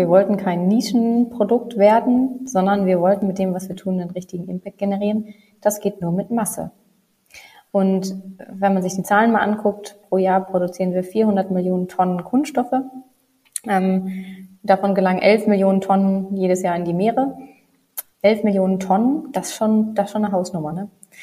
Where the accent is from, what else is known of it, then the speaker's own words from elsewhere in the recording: Hamburg, Germany; Ich muss auch was gestehen, ich bin Hamburgerin.